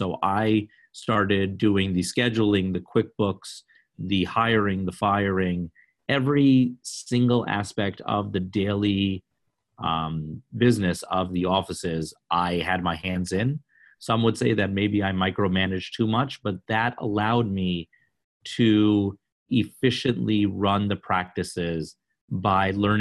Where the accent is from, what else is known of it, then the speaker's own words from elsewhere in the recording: New York, United States; So I am originally from New York, but I went to medical school in Washington, D.C.